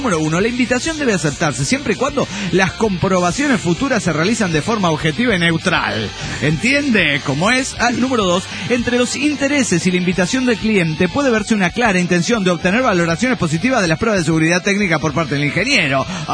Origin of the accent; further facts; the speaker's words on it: Guadalajara, Jalisco, Mexico; Soy el trailero de Guadalajara, Jalisco, México.